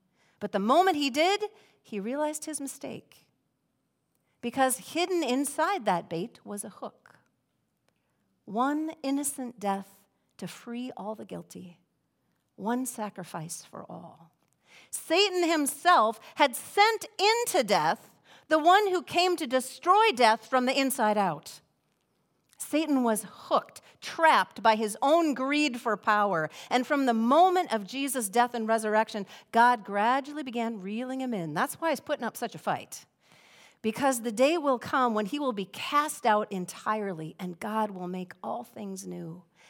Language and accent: English; Bemidji, Minnesota, United States; Well, growing up in Bemidji, I certainly have